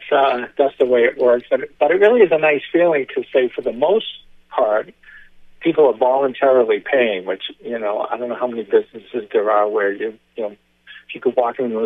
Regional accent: Beverly, Massachusetts, United States; I'm writing stories and mostly about all about Beverly now, my hometown, which I love to do.

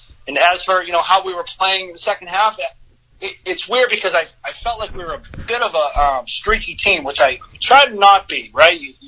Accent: Stoneham, Massachusetts, United States; for myself growing up in Stoneham, you know, I played at this field so many times

